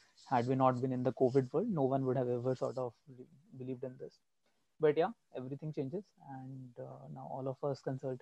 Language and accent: English; Chandigarh, India; I'm actually based out of my hometown. So I'm originally from Chandigarh. So currently, staying with my parents.